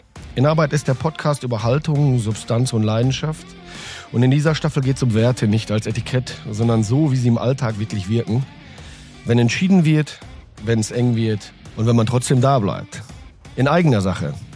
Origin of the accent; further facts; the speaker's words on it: Bochum, North Rhine-Westphalia, Germany; bei uns in Bochum ist auch toll